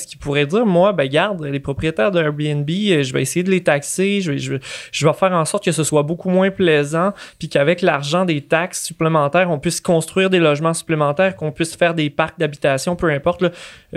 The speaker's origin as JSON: {"language": "French", "town": "Saguenay", "region": "Quebec", "country": "Canada", "said": "Tu sais, moi je viens du Saguenay."}